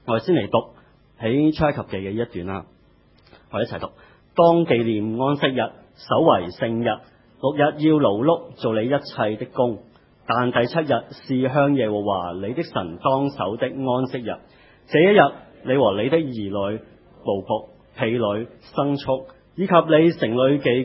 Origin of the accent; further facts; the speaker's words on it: Hong Kong; 我们香港人就是香港地方浅窄，地方空间是很珍贵的